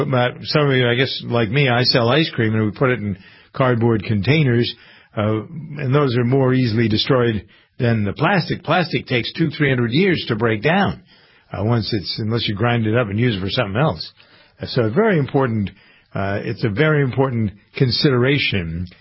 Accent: United States; And I'm an American family farmer. I've been around cows all my life.

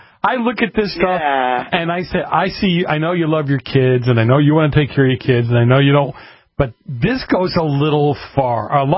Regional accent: East Coast, United States; I grew up on the East Coast, and the minute the streetlights came on, you were supposed to be in the house.

